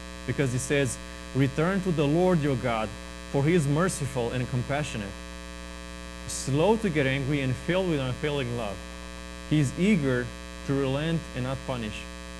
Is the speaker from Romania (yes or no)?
yes; Romania; now in United States; I came from Romania for this.